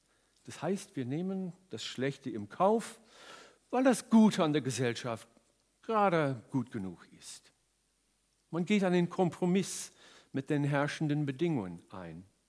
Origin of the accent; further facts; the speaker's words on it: Canada; Ich bin in Kanada aufgewachsen in einer Altkoloniergemeinde, einer sehr streng konservativen kanadischen Mennonitengemeinde.